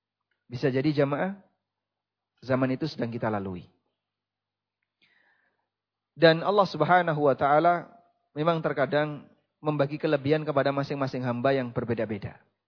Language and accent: Indonesian; East Java, Indonesia; Saya menjumpai beberapa tokoh di kampung saya sendiri, di Jawa Timur.